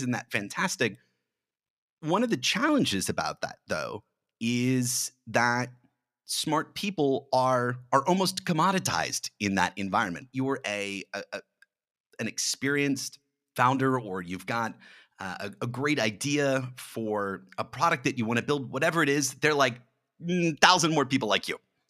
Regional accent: Los Angeles, California, United States; now in San Francisco, United States; Well, I can say that I'm from Los Angeles. There are reasons for leaving Los Angeles. It has a tech community, but that's not primarily what Los Angeles is about. So it was logical to move up to San Francisco

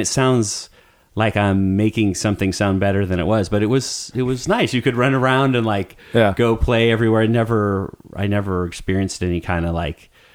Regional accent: Goleta, California, United States; I grew up in Goleta proper, and it was great because it was just like a nice neighborhood

